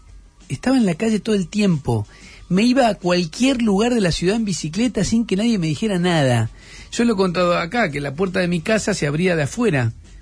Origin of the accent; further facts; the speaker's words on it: Rosario, Santa Fe, Argentina; soy de Rosario y tengo todavía una vinculación muy fuerte, porque tengo no solo familia en Rosario, sino tengo a muchos amigos.